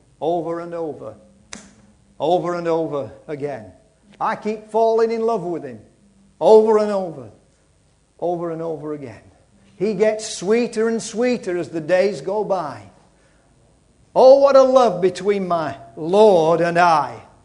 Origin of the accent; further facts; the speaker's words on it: United Kingdom; I'm not, I'm a British subject, okay? I never asked for a European passport.